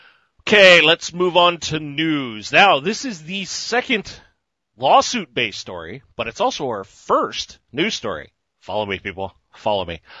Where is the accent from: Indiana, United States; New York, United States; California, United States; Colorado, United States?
California, United States; And he's licensed to practice here in California, my home state.